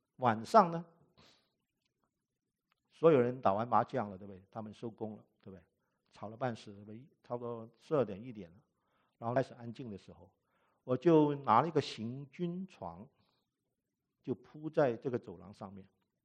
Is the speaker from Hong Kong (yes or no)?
yes; Hong Kong; now in United States; 然后呢，我在香港长大啊